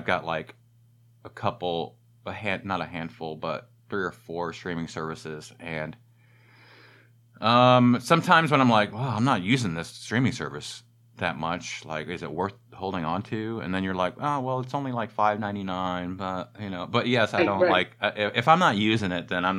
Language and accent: English; East Coast, United States; Like we grew up on the East Coast, in a bad city. We got out of there